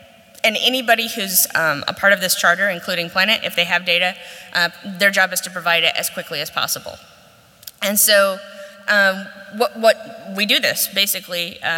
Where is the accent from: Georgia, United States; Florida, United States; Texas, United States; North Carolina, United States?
Texas, United States; I'm from Texas in the United States